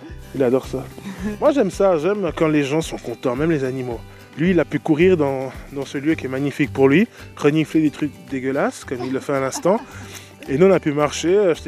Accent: Switzerland; J'ai une éducation européenne, j'ai fait toutes mes écoles ici en Suisse.

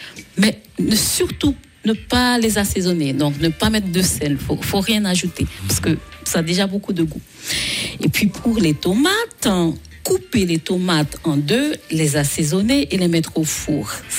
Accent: Haiti; now in France; C'est pas caoutchouteux comme chez moi en Haïti.

